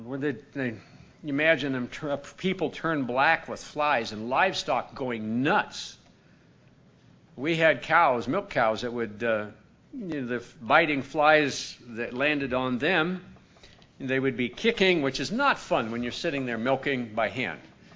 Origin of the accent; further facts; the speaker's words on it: South Dakota, United States; I grew up in South Dakota most of my growing up years